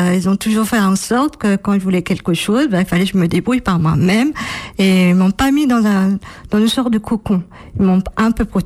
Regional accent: Nantes, Pays de la Loire, France; j'ai 48 ans. Je suis nantaise d'origine, j'ai fait des études en biologie

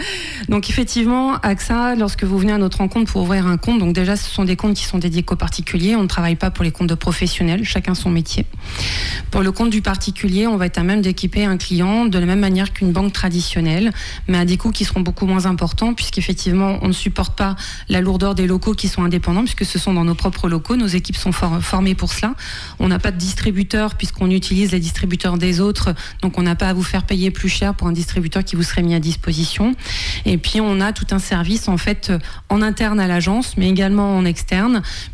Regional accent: Saint-Hilaire-de-Chaléons, Pays de la Loire, France; je ne suis pas vendéenne, je viens du 44, j'ai grandi à Saint-Hilaire de Chaléon

